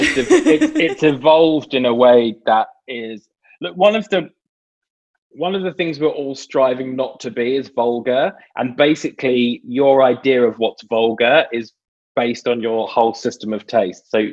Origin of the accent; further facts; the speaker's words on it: United Kingdom; I grew up in Britain in, you know, early 80s.